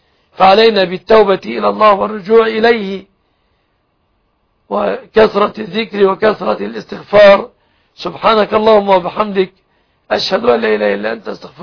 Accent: Egypt; بلادنا مصر

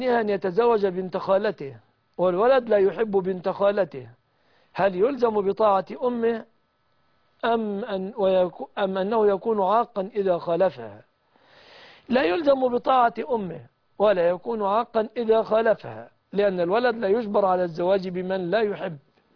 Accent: Egypt; بلادنا مصر

